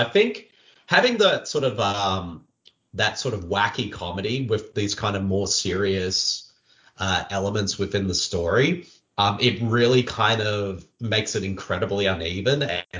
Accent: New South Wales, Australia; I grew up in New South Wales and sort of was more around rugby league than anything else

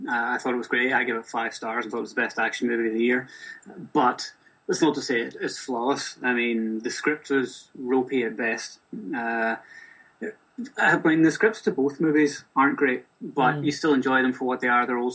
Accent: Scotland, United Kingdom; I'm a Scot.

